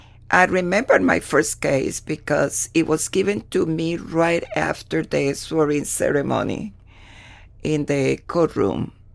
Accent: Puerto Rico; now in Toledo, United States; when I came to Toledo from Puerto Rico

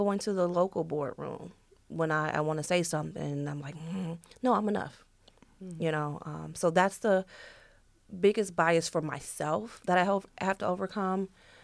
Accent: Flint, Michigan, United States; Because of where I came from, you know, being born and raised in Flint, Michigan.

